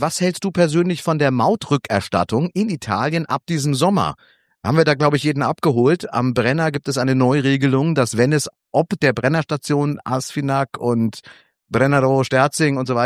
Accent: Frankfurt, Hesse, Germany; ich komme aus Frankfurt

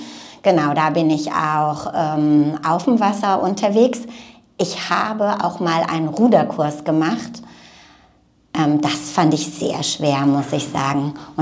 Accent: Freiburg, Baden-Württemberg, Germany; also ich bin Badnerin, also ich komme aus Freiburg

